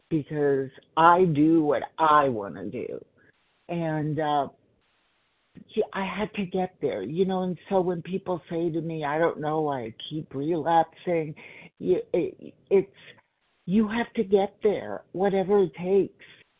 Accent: Los Angeles, California, United States; I am from Los Angeles.

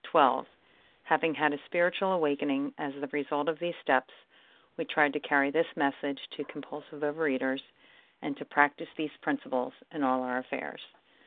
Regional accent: Pennsylvania, United States; I'm from Pennsylvania

